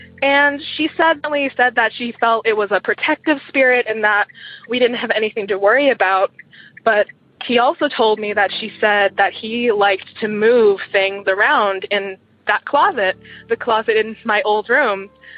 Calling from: Eugene, Oregon, United States; I'm calling from Eugene, Oregon.

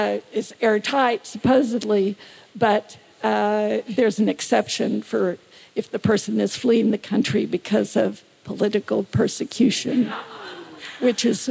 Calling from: Austin, Texas, United States; from Austin.

